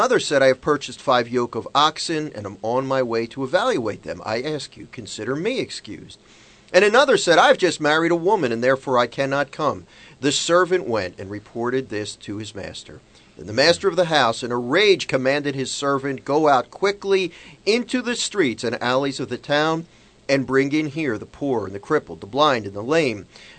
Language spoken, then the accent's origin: English; Mount Laurel, New Jersey, United States; And in my hometown, Mount Laurel, New Jersey, it is 37 degrees as well.